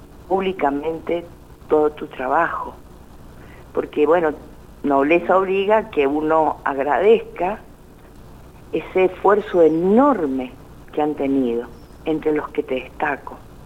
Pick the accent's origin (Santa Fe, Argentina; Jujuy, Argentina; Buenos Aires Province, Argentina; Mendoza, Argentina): Mendoza, Argentina; Rivadavia; yo soy de Rivadavia, entonces en Rivadavia se comentaba que se veían cosas